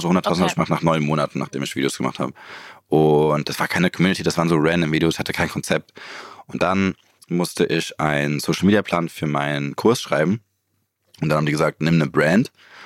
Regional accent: Zurich, Switzerland; moved away as an adult; also born or lived in Australia; now in Berlin, Germany; Ich bin in Zürich geboren, habe bis ich 19 war da gelebt. Dann war ich ein Jahr in Australien

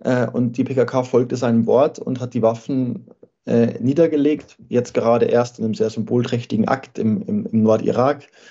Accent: Bavaria, Germany; ich komme aus Bayern

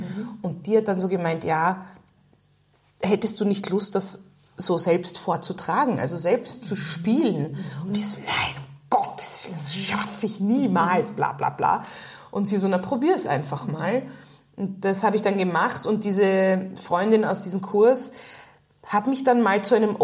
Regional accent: Hong Kong; weil ich bin ja in Hongkong aufgewachsen und da war ich auf einer hochdeutschen Schule

